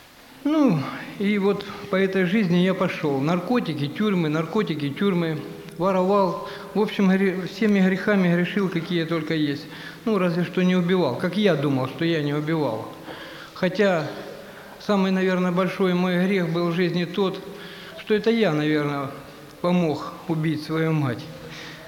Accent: Novocherkassk, Rostov Oblast, Russia; я из Новочеркасска. Мне 48 лет.

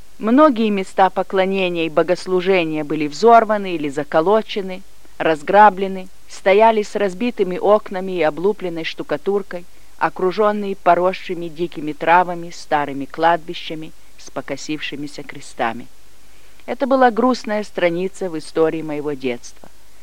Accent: Donetsk Oblast, Ukraine; Я родилась в России, в Донбассе, в тени дымящихся терриконов угольных шахт. Мой отец был горный инженер, и мы жили вблизи шахты, на которой он работал, окруженные семьями шахтеров. Мои родители были верующие.

